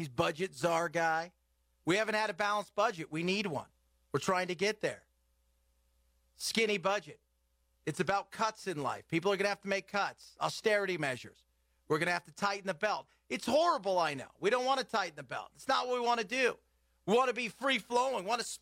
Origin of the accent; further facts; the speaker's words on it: United States; As a taxpayer, as an American, I found nothing wrong and untoward.